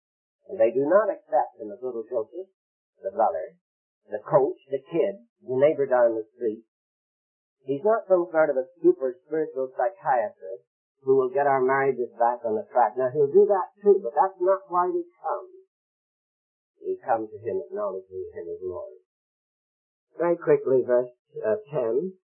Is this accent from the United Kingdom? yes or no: no; Ireland; no Jew today is saved merely as a Jew any more than I am saved as an Irishman